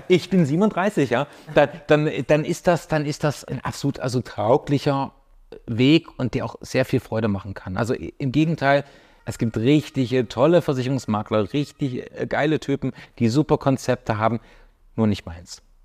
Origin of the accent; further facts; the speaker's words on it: Leipzig, Saxony, Germany; in der Stadt, die ich liebe und wo ich aufgewachsen bin und wo auch meine Eltern und meine Familie wohnen, in Leipzig.